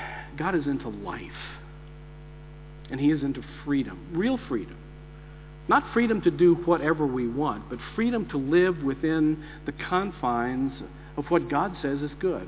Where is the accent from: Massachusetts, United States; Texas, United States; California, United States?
Texas, United States; Hey, I'm from Texas, man. That's what we were taught when we grew up.